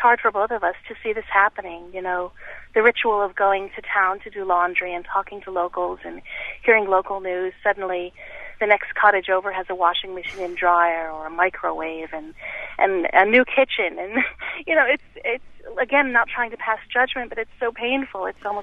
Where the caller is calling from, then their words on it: Schroon Lake, New York, United States; Yeah, I'm actually calling from Schroon Lake, New York, but our cottage is in Paradox Lake, which is up the road.